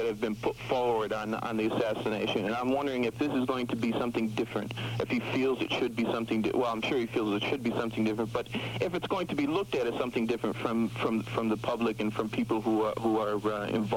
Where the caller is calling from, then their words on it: Detroit, Michigan, United States; I'm from Detroit.